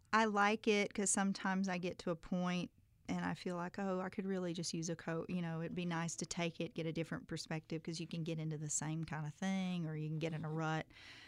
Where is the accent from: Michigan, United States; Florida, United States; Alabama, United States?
Alabama, United States; Coleman; Well, I'm from Coleman originally, which is very near Muscle Shoals, so we share the same thing.